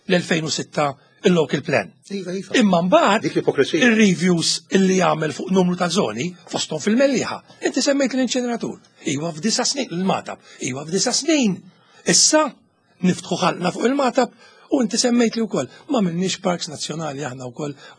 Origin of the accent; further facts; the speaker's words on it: Mellieħa, Northern Region, Malta; jiena ġej mill-Mellieħa.